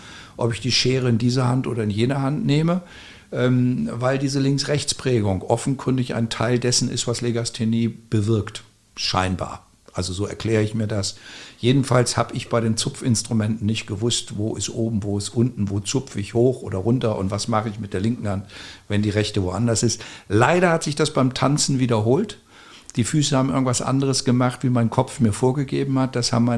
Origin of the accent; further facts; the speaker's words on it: West Germany, Germany; weil ich als Westdeutscher immer im kleinen Grenzverkehr nach Salzwedel gefahren bin